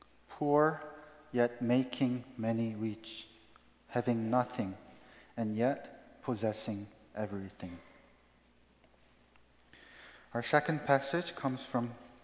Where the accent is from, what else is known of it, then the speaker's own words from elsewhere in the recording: South Korea; when I was growing up in South Korea